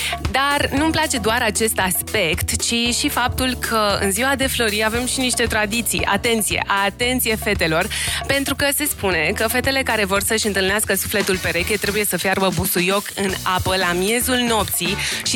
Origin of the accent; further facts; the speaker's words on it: Transylvania, Romania; Ei bine, eu sunt din Transilvania